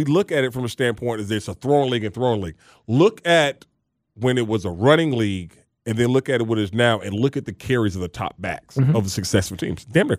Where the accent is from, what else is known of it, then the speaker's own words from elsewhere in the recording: Fort Valley, Georgia, United States; I'm from Fort Valley. All right?